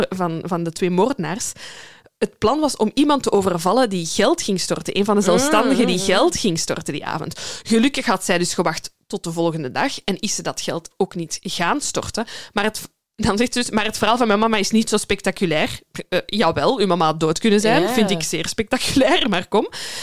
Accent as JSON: {"language": "Dutch", "town": "Geraardsbergen", "region": "East Flanders", "country": "Belgium", "tie": "born or raised there", "said": "want ik heb een heel groot deel van mijn jeugd in Gerardsbergen, midden in het centrum en in de buurt van dat veranderde café toen al doorgebracht."}